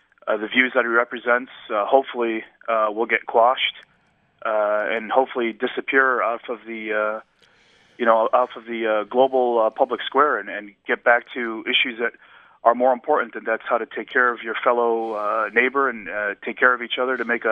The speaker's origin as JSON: {"language": "English", "country": "United States", "said": "as an American and as a Muslim, I'm proud that our president was able to bring this man to justice."}